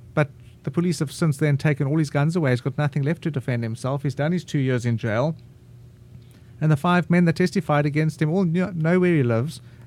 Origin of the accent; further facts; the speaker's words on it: Cape Town, Western Cape, South Africa; I'm from Cape Town, South Africa.